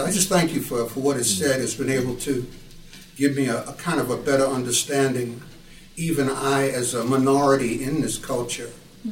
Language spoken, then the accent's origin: English; United States; and I am a minority also, though I'm an American